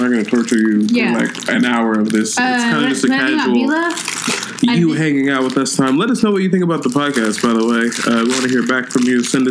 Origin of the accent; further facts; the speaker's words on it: California, United States; You know, I'm from California